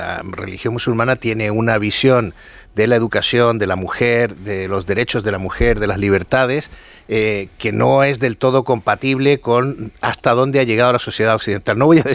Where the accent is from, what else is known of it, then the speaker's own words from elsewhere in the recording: Chile; en mi niñez en Chile se hacía